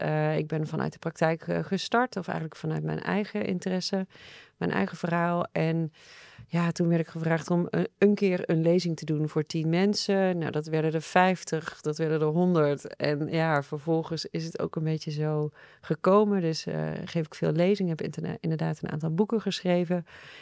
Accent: North Brabant, Netherlands; Ik kom oorspronkelijk uit Brabant. Daar verschuil ik me dan ook altijd een beetje achter.

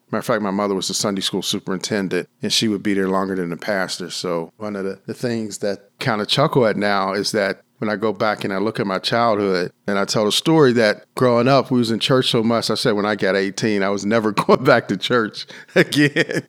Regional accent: Pittsburgh, Pennsylvania, United States; I was born here in Pittsburgh in January 19th, 1959. Initially was on the hill. Sixth grade, we moved over into Chartiers area.

